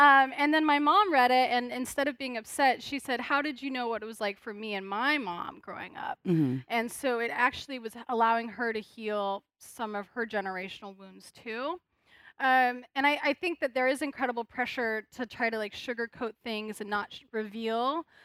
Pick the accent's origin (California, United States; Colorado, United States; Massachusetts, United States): Colorado, United States; Denver; So I'm from Denver, and but I'm actually like I'm so deeply part of Colorado. So my ancestors migrated north from southern Colorado, which at one point had been Mexico before 1848, and they came up to Denver in the 1930s.